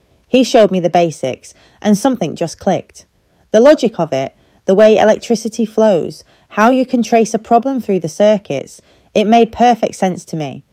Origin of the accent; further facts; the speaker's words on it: Farnworth, North West England, United Kingdom; I grew up in Farmworth, thinking I'd spend my life cleaning other people's offices.